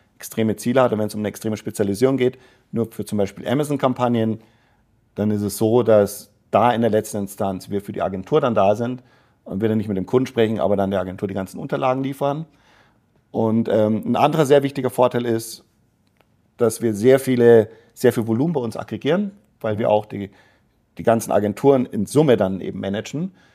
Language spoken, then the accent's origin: German; Munich, Bavaria, Germany; born there; also born or lived in London; Also ich sehe mich als Kosmopolit, bin aber in München geboren